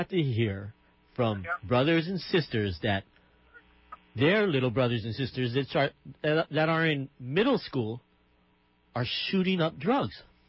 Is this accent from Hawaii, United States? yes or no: yes; Hawaii, United States; And at another thing that I just wanted to point out is, as a Hawaiian, I think sometimes we, along the way, we used what happened to us as a nation, as a kingdom